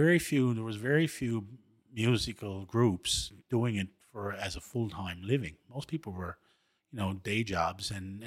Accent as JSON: {"language": "English", "region": "Newfoundland and Labrador", "country": "Canada", "tie": "born or raised there", "said": "And when you say the word fish in Newfoundland, it means cod. Salmon is not fish in Newfoundland."}